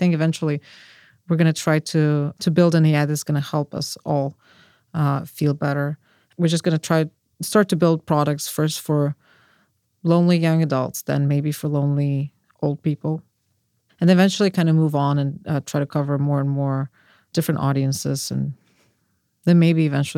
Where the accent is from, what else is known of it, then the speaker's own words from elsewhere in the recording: Russia; And also, I'm from Russia, so I've seen institutions break.